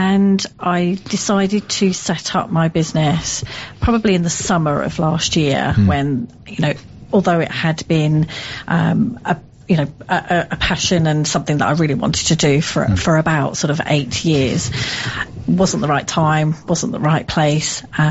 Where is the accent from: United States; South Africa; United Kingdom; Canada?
United Kingdom; Dover, South East England; I've always lived in Kent and currently living in Sittingbourne, but I grew up in Dover.